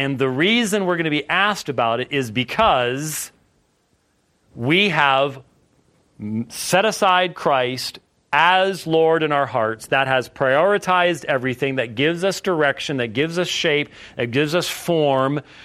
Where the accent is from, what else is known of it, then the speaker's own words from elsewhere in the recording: Scotland, United Kingdom; now in United States; as a Scotsman